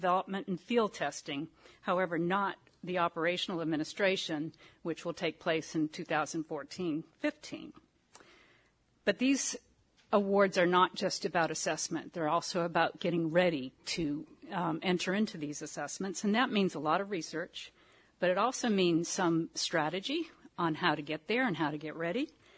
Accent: Florida, United States; one of the reasons I'm here is because I am from Florida, and I'm the program contact for the grant award.

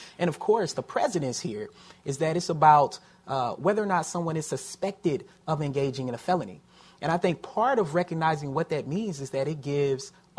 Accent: Tennessee, United States; I'm actually from Tennessee, so I think about kind of living during that particular time and what that meant from being in Tennessee compared to being in other states.

